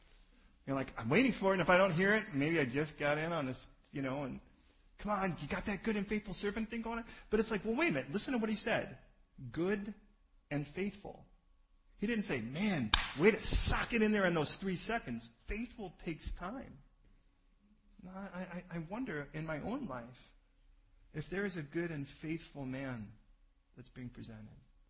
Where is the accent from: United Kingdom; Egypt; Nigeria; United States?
United Kingdom; It comes from being British.